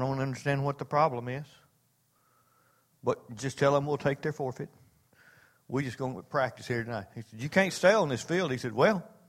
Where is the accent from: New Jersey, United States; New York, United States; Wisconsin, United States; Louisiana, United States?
Louisiana, United States; Castor; I was raised in Castor, Louisiana, and I had no idea what prejudice was, what racism was.